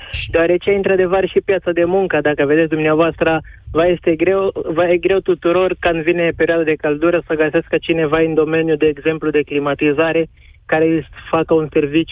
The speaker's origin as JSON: {"language": "Romanian", "country": "Angola", "lives_now": "Romania", "said": "Eu sunt din Angola"}